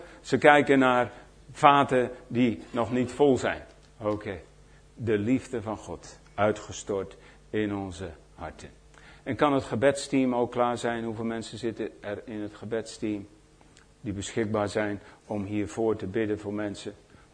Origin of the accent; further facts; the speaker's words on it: Netherlands; Nou, wij zijn Nederlanders, dat is oké.